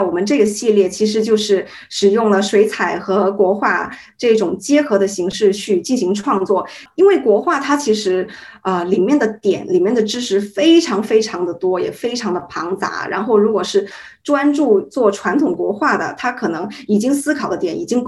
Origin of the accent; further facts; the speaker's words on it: Guangzhou, Guangdong, China; now in Australia; 我是广州人，我是土生土长在广州出生和长大的人，然后呢，我在高中的时候是入读了我们本市的一家艺术学校。